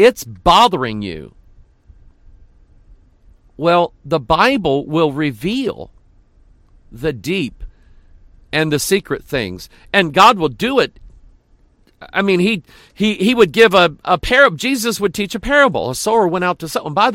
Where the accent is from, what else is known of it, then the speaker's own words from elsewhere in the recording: Pine Bluff, Arkansas, United States; born there; now in St. Louis, United States; I was not born in St. Louis. I was born in Pine Bluff, Arkansas, down by the Mississippi River.